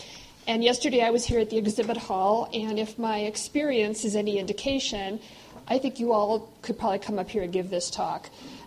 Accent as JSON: {"language": "English", "town": "Rock Island", "region": "Illinois", "country": "United States", "tie": "born or raised there", "said": "since Rock Island is my hometown and I grew up less than a mile from where we're standing"}